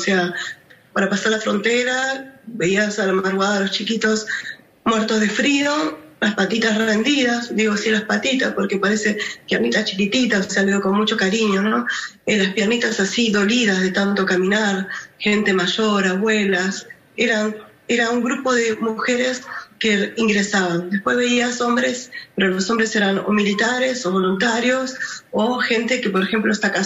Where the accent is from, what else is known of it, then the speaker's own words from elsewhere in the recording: Argentina; como los argentinos, que hablamos solamente español y algunos hablan inglés.